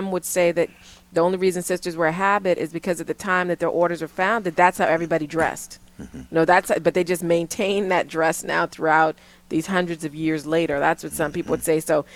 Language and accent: English; the South, United States; I have to say, as a Southerner, to see such a large Catholic presence that's visible was really heartwarming.